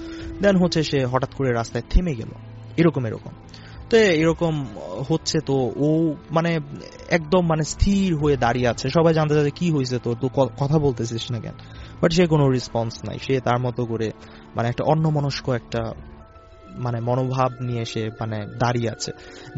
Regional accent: Monohardi, Dhaka Division, Bangladesh; তো আমাদের গ্রাম হচ্ছে আপনার চুলাবাজার আর কি, নরসিংদী জেলার মনোহরদী থানার হচ্ছে এটা চুলাবাজার একটা গ্রাম।

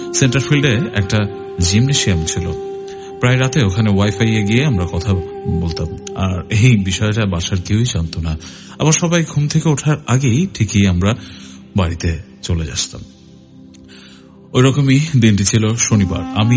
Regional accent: Chittagong, Chittagong Division, Bangladesh; আমি চট্টগ্রাম বিশ্ববিদ্যালয়ে থাকি। আমার বাবা সরকারি চাকরি করে একটা, তাই ছোট থেকে আমি চট্টগ্রামেই বড় হয়েছি।

